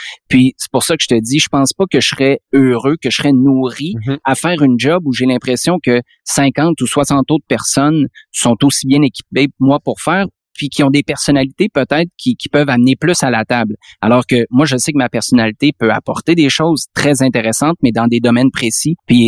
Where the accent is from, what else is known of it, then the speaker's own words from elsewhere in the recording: Quebec City, Quebec, Canada; moi, j'ai grandi à Québec comme toi